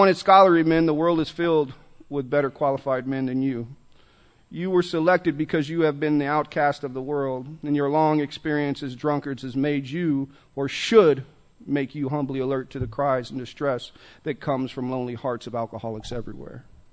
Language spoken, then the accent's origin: English; Austin, Texas, United States; But I grew up in Austin, Texas. I grew up in, we moved to East Austin right off Canterbury, and I grew up on South 2nd and West Johanna back when Austin was Austin.